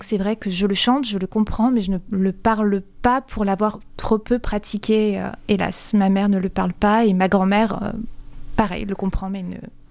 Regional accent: Corsica, France; now in Marseille, France; J'ai grandi en Corse, dans l'extrême sud, et je suis venue à Marseille pour continuer mes études musicales au conservatoire, en chant lyrique à la base.

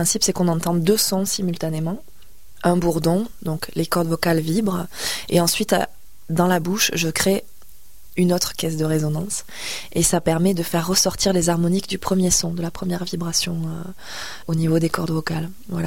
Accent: Occitanie, France; J'adore écrire, j'écris en français. Et puis je viens de l'Aude, donc toute cette culture aussi, cathare et troubadour, m'a beaucoup nourrie. J'en suis imprégnée.

